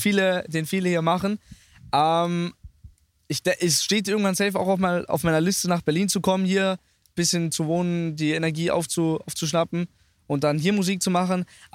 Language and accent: German; Carinthia, Austria; Ich bin in Österreich aufgewachsen, so ab 1,5, deswegen.